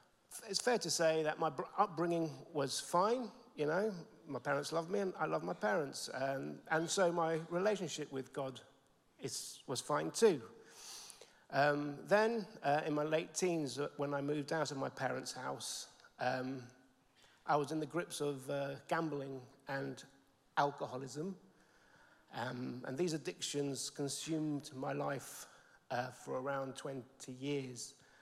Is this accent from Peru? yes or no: yes; Peru; I was brought up in Peru, and I was baptized as a baby